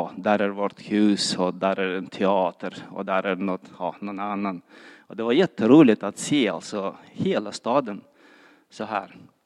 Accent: Bishkek, Kyrgyzstan; now in Sweden; Och jag och Mohabbat, vi kommer från Kirgizistan. Det är ett bergland med höga berg

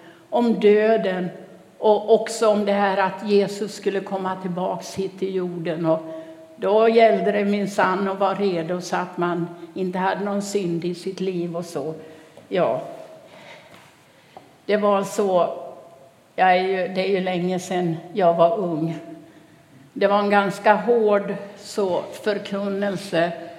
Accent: By, Dalarna County, Sweden; Jag kommer ju från södra Dalarna, en by som heter By. Och norr om det, i By växte jag upp

